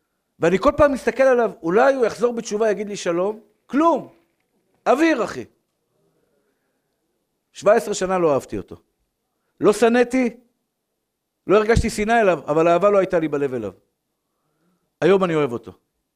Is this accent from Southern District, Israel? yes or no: no; Tel Aviv, Tel Aviv District, Israel; born there; אני הקטן, שגדלתי פה בשכונה, נולדתי בשכונת התקווה, עברתי לפה בדיוק בגיל 13, או פחות או יותר בגיל 13, וגדלתי פה